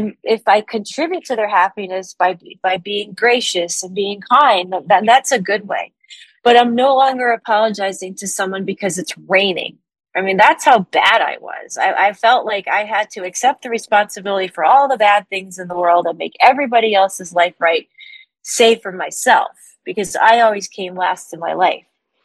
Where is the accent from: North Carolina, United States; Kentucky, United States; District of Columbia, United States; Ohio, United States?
North Carolina, United States; born there; because of where I was born in North Carolina in the mid-70s.